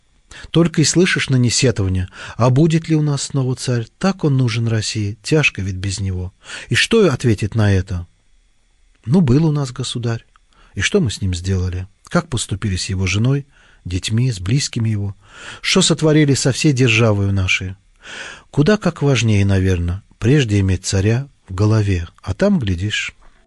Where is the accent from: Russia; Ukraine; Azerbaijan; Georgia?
Azerbaijan; Baku; я родился и жил в Николаевском доме, как говорили в Баку, гонял велик по Николаевской улице.